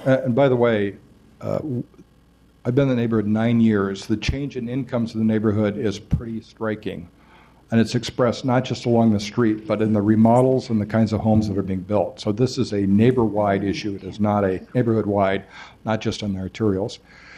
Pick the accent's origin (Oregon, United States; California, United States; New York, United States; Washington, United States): Oregon, United States; Portland; born there; I was born in North Portland. I lived in Northwest Portland, Southwest Portland, Northeast Portland, and now, last 9 years, Southeast Portland.